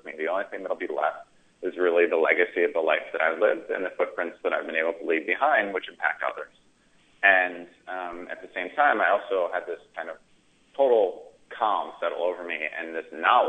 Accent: Connecticut, United States; I grew up in Connecticut, born in New York, but grew up in Connecticut.

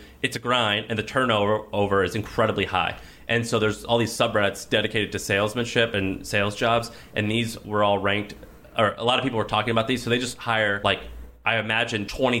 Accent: Midwest, United States; accent: Midwestern; And that's my Midwestern accent. I say Warsh.

